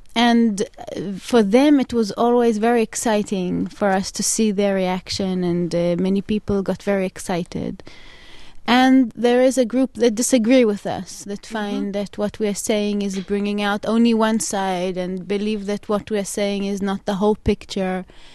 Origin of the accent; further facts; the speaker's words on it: Haifa, Haifa District, Israel; No, I grew up in Haifa.